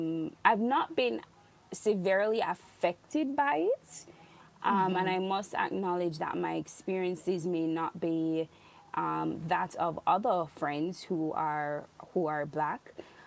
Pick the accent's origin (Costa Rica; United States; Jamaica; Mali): Jamaica; now in Canada; So, I'm from Jamaica, born and raised in Jamaica, on the beautiful island of Jamaica. And I moved to Canada in 2010, so coming up to almost 10 years.